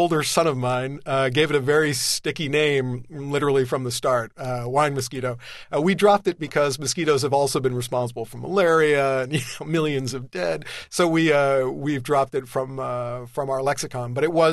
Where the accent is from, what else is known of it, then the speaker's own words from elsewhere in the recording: California, United States; I grew up in Southern California, probably had my first wine at a reasonably illegal age.